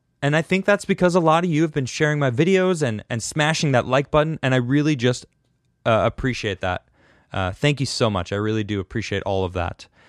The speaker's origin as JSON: {"language": "English", "town": "Chicago", "region": "Illinois", "country": "United States", "said": "I'm from Chicago, and the Bears, Green Bay Packers, long whatever rivalry."}